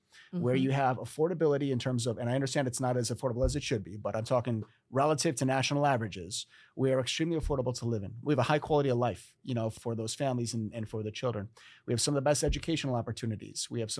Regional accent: Syracuse, New York, United States; so I grew up here in Central New York, right? And I remember I was born in 83.

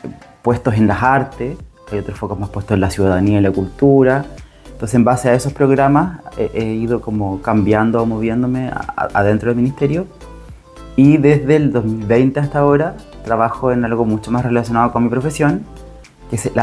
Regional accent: Curicó, Maule, Chile; born there; also born or lived in Concepción; now in Valparaíso, Chile; nací en Curicó. Estudié en Concepción, viví un tiempito en Buenos Aires, un tiempito en Santiago, un tiempito en Rancagua y en Valparaíso.

